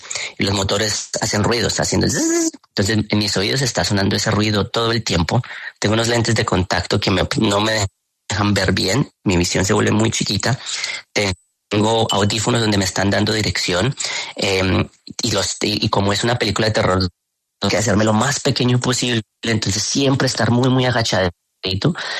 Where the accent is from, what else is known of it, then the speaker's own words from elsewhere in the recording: Colombia; de donde yo vengo, ¿no? De un barrio en formación y de las personas que están allí, mis padres, mis abuelos, mi familia, como queriendo salir adelante, ¿no? ¿Cómo salimos adelante? Que es esta gran meta que tenemos todos los colombianos